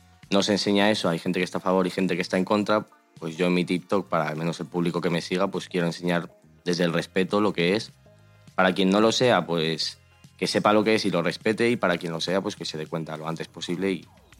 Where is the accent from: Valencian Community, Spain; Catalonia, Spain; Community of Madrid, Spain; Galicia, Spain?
Community of Madrid, Spain; Torrejón de Ardoz; me seguía solo con la gente de Torrejón, que es de donde soy